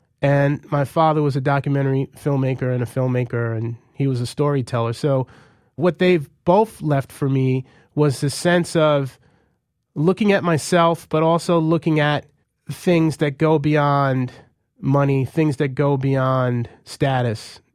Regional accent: Queens, New York, United States; You know, me growing up in Queens with a single mom, I always told folks that my dad was a filmmaker

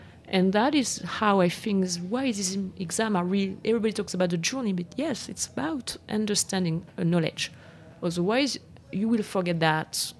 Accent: France; moved away; I'm from France.

